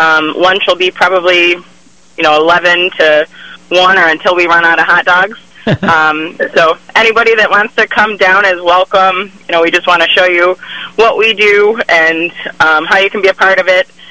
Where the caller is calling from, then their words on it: Wyoming, New York, United States; I'm calling from Wyoming.